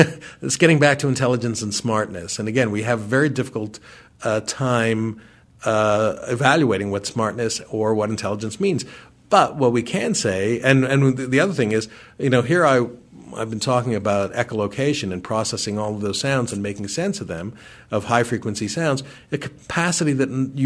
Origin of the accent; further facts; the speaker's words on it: Montreal, Quebec, Canada; And I know this from growing up in Montreal